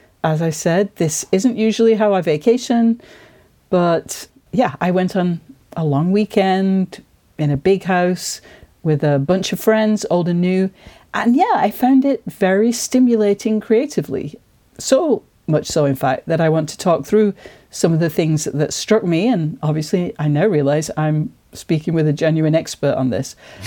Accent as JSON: {"language": "English", "country": "United States", "lives_now": "United Kingdom", "said": "So I do live in Britain, but I still work in America, and I'm American very much in my work habits."}